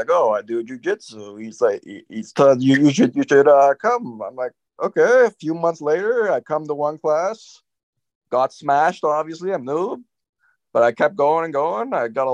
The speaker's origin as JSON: {"language": "English", "town": "Markham", "region": "Ontario", "country": "Canada", "tie": "born or raised there", "said": "So I grew up in Markham, Ontario. I still live there to this day. I'm 23 years old."}